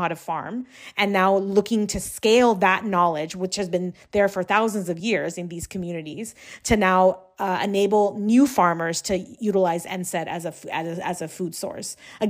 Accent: Sri Lanka; and I'm originally from Sri Lanka

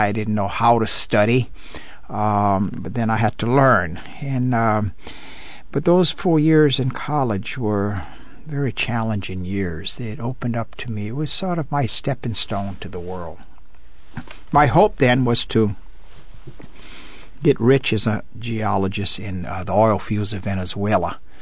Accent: Louisiana, United States; Well, you know, a very traditional setting, a little town, 3,000 people, midway between New Orleans and Baton Rouge, right on the Mississippi River.

